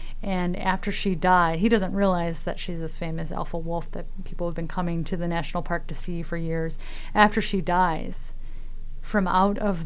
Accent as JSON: {"language": "English", "country": "United States", "said": "I'm an American, so unfortunately we have to fundraise for such things."}